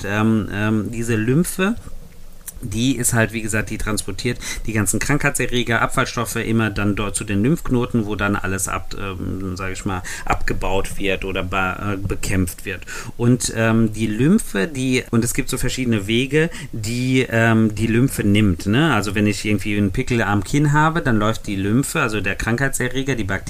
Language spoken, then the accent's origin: German; Hesse, Germany; ich komme aus Hessen